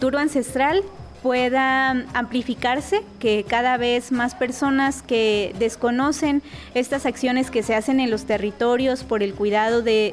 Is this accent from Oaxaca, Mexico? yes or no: yes; Oaxaca, Mexico; soy de la Sierra Norte de Oaxaca